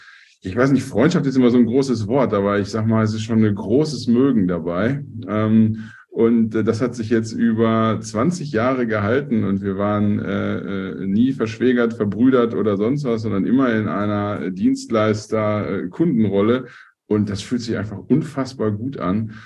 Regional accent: North Rhine-Westphalia, Germany; bei uns im Ruhrpott sagt man immer, die kochen auch nur mit Wasser.

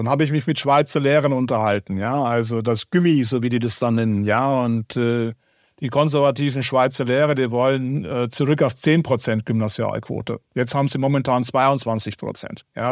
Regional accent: Bavaria, Germany; Ich komme ja aus Bayern, aus dem Süden oder so.

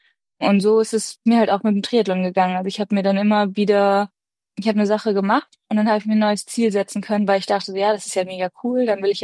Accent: Osnabrück, Lower Saxony, Germany; now in Hamburg, Germany; ich komme ursprünglich aus Osnabrück

